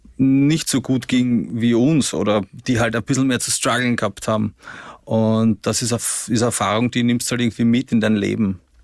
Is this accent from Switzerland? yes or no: no; Vienna, Austria; In den 90er Jahren in Simmering, wo ich aufgewachsen bin, ist sich immer alles gut ausgegangen. Aber wie man weiß, ist Simmering jetzt tendenziell auch nicht der wohlhabendste Bezirk.